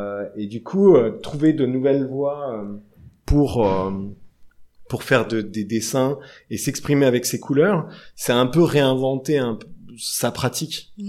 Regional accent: Paris, Île-de-France, France; Parce que effectivement, on est parisien et on a un attachement très fort à cette ville parce qu'on adore Paris.

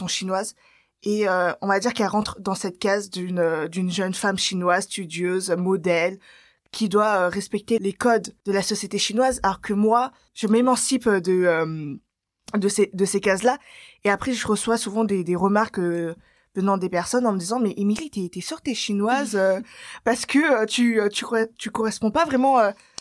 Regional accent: France; comme j'ai grandi en France, bah, ma personnalité, elle correspond pas au casque qu'on voudrait me mettre quand je dis que je suis chinoise.

